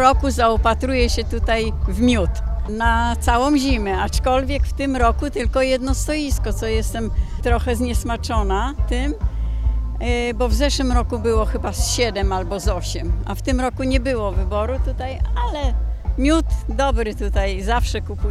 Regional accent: Witnica, Lubusz Voivodeship, Poland; My jesteśmy z Witnicy, to niedaleko stąd, gdzieś około 20 kilometrów, nie?

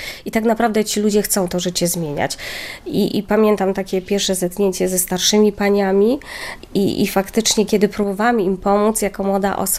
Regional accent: Subcarpathian Voivodeship, Poland; ja pochodzę z Podkarpacia, więc tam takie korzenie mocno też katolickie, wychowanie wśród sióstr, służebniczek

